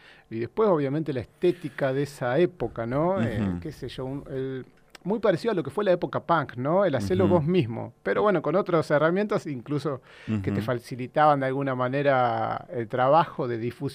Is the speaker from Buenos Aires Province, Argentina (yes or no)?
yes; General Guido, Buenos Aires Province, Argentina; now in La Plata, Argentina; Cuando llegué a La Plata, yo no soy de La Plata, soy de General Guido, un pueblo chico a 200 kilómetros de acá.